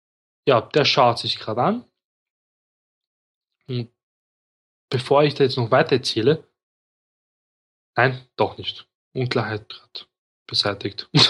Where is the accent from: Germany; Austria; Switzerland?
Austria; Ja, ich bin Österreicher, Kinder, also muss ich mehr sagen.